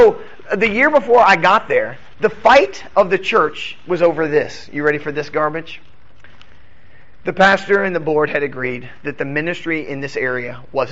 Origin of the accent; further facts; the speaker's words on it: Kentucky, United States; Man, I grew up in Kentucky, man.